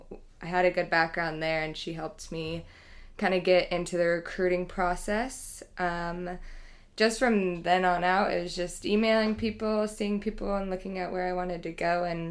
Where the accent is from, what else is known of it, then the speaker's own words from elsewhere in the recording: Kansas, United States; I'm from Kansas, and I was an economics major.